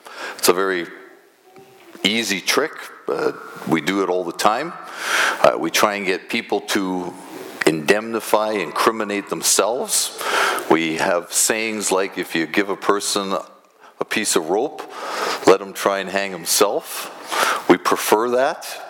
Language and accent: English; Canada; I also want to speak, like Dave did, about how this nationalism of being Canadian, how we can bring that into a closer focus, figure out what our responsibilities are as citizens